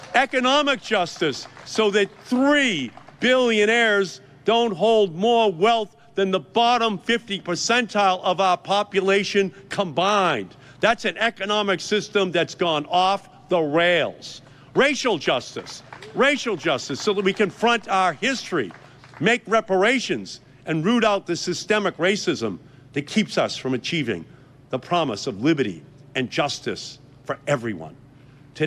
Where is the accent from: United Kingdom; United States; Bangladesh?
United States; Malden, Massachusetts; So, growing up in Malden, I learned to read in part at this historic library behind me.